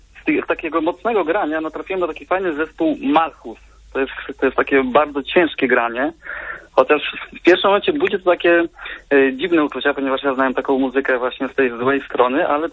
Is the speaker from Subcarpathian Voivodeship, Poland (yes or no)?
yes; Subcarpathian Voivodeship, Poland; jestem z Podkarpacia.